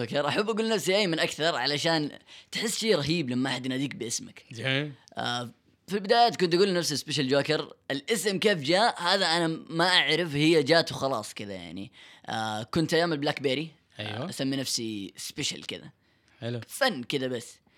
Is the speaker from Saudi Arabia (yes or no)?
yes; Jeddah, Makkah Province, Saudi Arabia; ساكن في جدة، أتولدت في جدة، صراحة ما تولدت في جدة يعني بالضبط، ولكن عشت حياتي كلها في جدة، فأقدر أقول خلاص جدة.